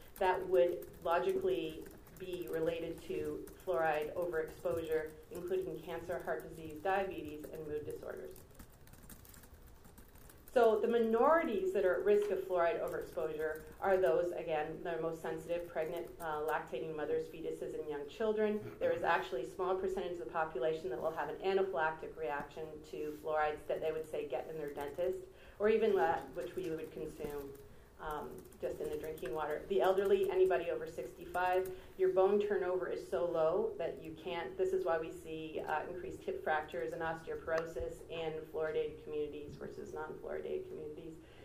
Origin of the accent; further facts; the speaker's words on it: Ontario, Canada; I come from Oxford County. We're 100% groundwater dependent. We were naturally high in fluoride, and we have some of the worst health outcomes in all of Canada